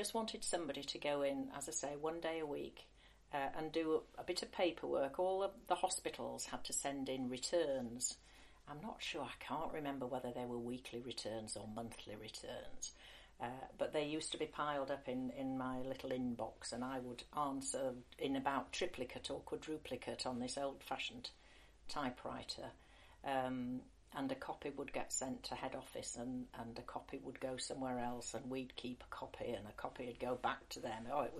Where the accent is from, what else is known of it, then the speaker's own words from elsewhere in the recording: Yorkshire and the Humber, United Kingdom; Okay, well, I come from Yorkshire